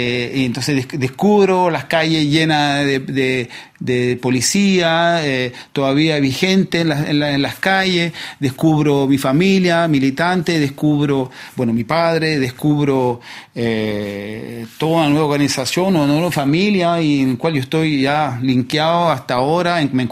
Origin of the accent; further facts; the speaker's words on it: Chile; now in France; yo sé que viviendo en barrios populares desde que llegué de Chile a Francia... siempre estuve viviendo en todos los suburbios